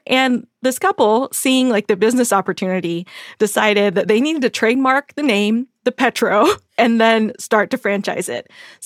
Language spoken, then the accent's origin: English; Knoxville, Tennessee, United States; the 1982 World's Fair that was held in my hometown of Knoxville, Tennessee.